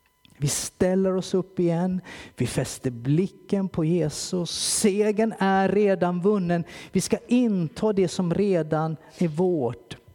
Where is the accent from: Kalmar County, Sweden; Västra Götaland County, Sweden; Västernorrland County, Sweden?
Kalmar County, Sweden; Kalmar; När jag växte upp i Pingstförsamlingen i Kalmar.